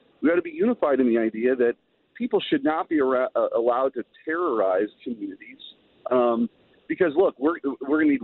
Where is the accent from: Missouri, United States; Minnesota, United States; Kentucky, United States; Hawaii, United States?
Missouri, United States; St. Louis; I'm from the St. Louis region. I grew up in the St. Louis region. I care very deeply about what's happening in St. Louis right now.